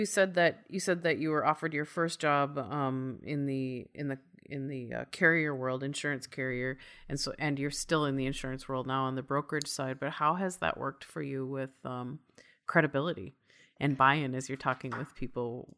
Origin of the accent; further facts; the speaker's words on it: Midwest, United States; growing up in the Midwest myself